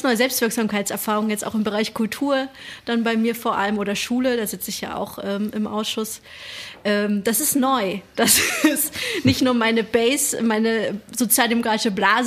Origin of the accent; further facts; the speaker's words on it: East Germany, Germany; ich komme ja auch aus Ostdeutschland